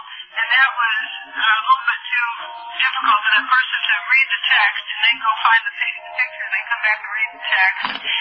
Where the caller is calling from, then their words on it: Clemson, South Carolina, United States; Clemson, South Carolina.